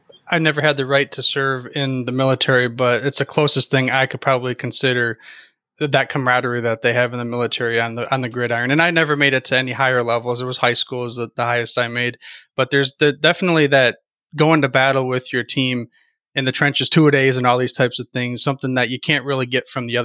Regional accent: Midwest, United States; I grew up in the Midwest, like you said, and not as much of a culture.

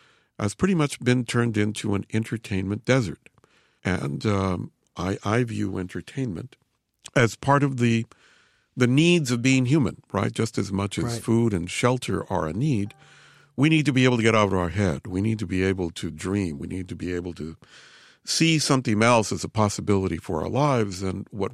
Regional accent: Los Angeles, California, United States; I grew up in Boyle Heights, yes, the original suburb of Los Angeles.

